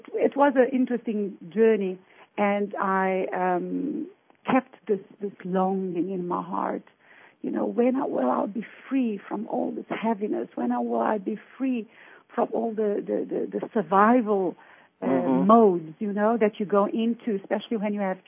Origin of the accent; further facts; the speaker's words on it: Mozambique; growing up in Mozambique, you know, it was, and it still is, one of the poorest countries in the world.